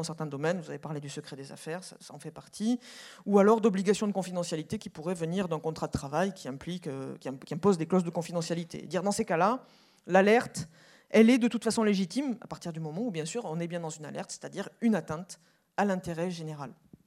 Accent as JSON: {"language": "French", "country": "France", "said": "en tant que Française sur la scène européenne"}